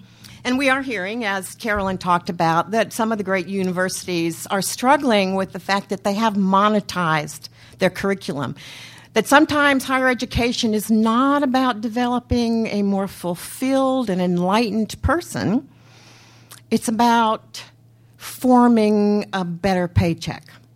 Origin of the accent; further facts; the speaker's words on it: Redding, California, United States; I'm from Redding, California, and I drove down here today. So I come from a very different perspective from a very rural part of our state.